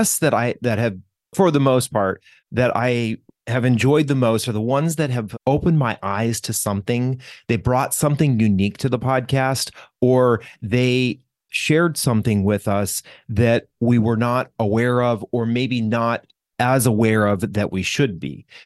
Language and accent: English; Colorado, United States; a story that I had never heard growing up in Colorado.